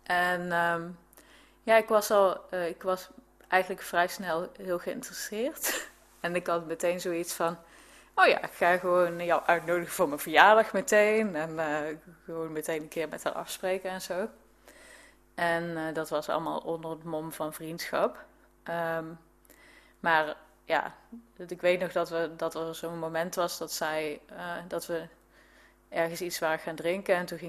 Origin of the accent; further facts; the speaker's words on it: Eindhoven, North Brabant, Netherlands; born there; Ik ben geboren in Eindhoven. Toen zijn we wat vaker verhuisd met mijn ouders. Ik heb lang in Sonnenbrugge gewoond. En daarna ben ik eerst gaan studeren in Maastricht, later in Nijmegen. En inmiddels zijn we hier.